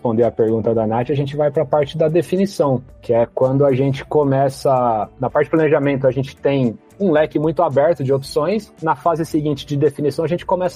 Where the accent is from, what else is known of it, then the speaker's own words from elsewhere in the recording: São Paulo, Brazil; Trabalho aqui no Magalu há 3 anos já, sou aqui de São Paulo